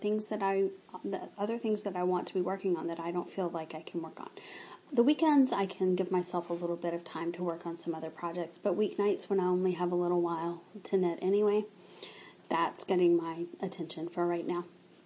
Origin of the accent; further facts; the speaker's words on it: the South, United States; I grew up in the South. It's sherbet.